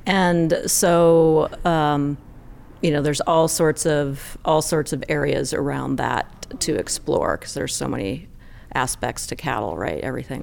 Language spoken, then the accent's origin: English; the West, United States; now in Livingston, United States; Well, I'm from the West. You know, the family ties are in Idaho, Wyoming, Colorado, Washington, not Montana, but now Montana.